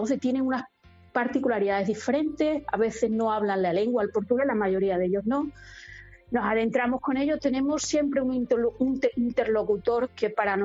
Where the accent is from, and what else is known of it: Guareña, Extremadura, Spain; born or raised there